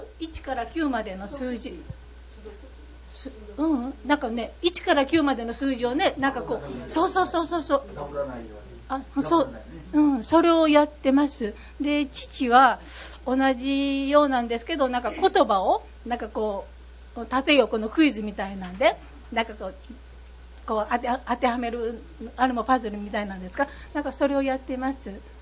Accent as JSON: {"language": "Japanese", "town": "Otsu", "region": "Shiga", "country": "Japan", "said": "大津から参りました。"}